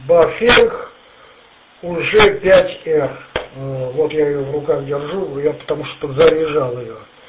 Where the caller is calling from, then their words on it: Venyov, Tula Oblast, Russia; город Венёв, 50 километров... Так, от Тулы, это северо-восток